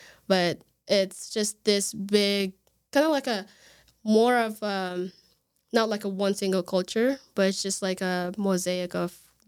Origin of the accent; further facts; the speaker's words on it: Libya; English is a second language; I was born and raised in Libya, so I spoke the the Libyan dialect and the Sudanese, because I was surrounded by Sudanese all the time. Like the place that I lived, we had neighbors. All of my neighbors actually were Sudanese.